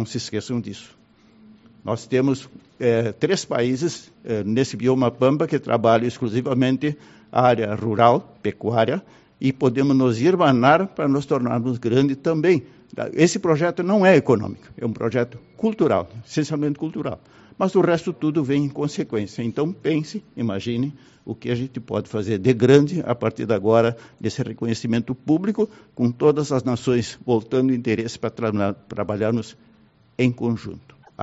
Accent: Rio Grande do Sul, Brazil

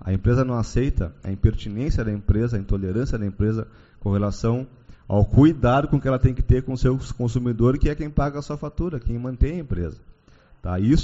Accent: Bagé, Rio Grande do Sul, Brazil; tem lá em Bagé, que eu sou, de onde eu sou natural.

